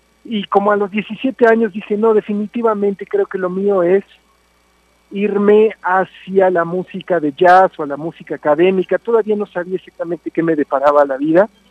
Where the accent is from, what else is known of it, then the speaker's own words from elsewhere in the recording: Aguascalientes, Mexico; also born or lived in Mexico City; Yo, aunque nací en la Ciudad de México, yo crecí en la ciudad de Aguascalientes.